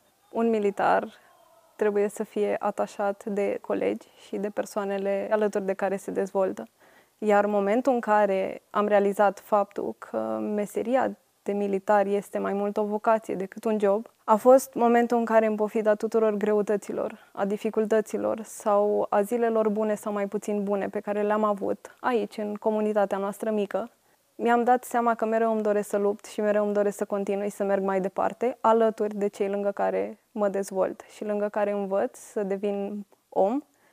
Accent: Bistrița, Bistrița-Năsăud, Romania; Din Bistrița.

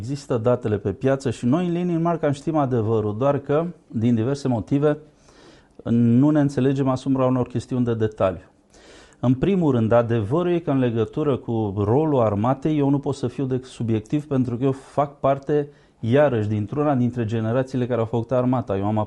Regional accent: Craiova, Dolj, Romania; am plecat la Craiova, care era orașul meu natal.

